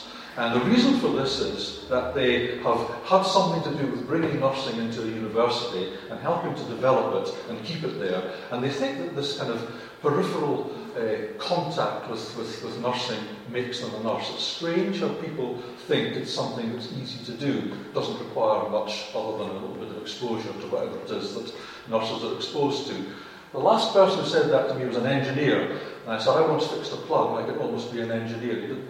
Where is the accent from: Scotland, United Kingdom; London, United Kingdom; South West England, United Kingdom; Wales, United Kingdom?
Scotland, United Kingdom; accent: Scottish; now in Hull, United Kingdom; I work and live in Hull now, and at least I'm somewhere where I don't have to apologise for my accent. I usually have to go around the world a lot, so my accent's Scottish